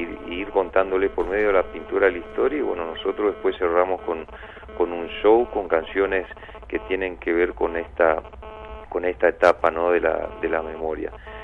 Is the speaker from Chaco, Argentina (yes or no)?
yes; Chaco, Argentina; También tenemos la historia de Margarita Belén, del 13 de diciembre en la provincia del Chaco, de donde vengo yo.